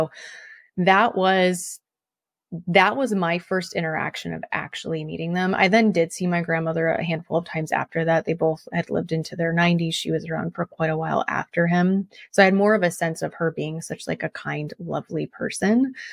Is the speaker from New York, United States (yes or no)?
yes; New York, United States; I was raised in Western New York outside of Buffalo.